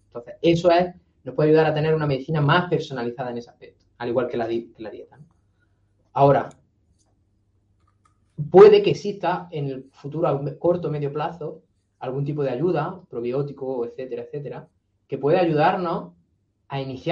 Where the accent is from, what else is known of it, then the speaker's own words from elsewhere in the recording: Spain; y más nosotros que somos españoles